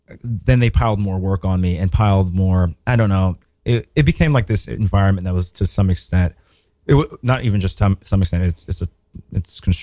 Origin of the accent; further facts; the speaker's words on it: Los Angeles, California, United States; especially like me growing up in South Central